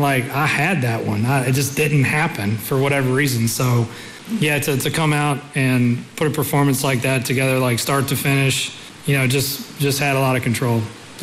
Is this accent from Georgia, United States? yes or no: yes; Georgia, United States; growing up in Georgia, I've watched, obviously being a huge fan of golf, I watched the Open Championship.